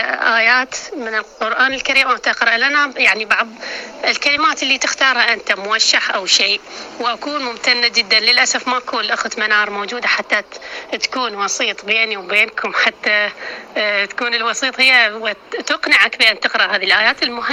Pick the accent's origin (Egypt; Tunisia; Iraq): Iraq; يعني احنا عندنا بالعراق اللي شيء مستمرين عليه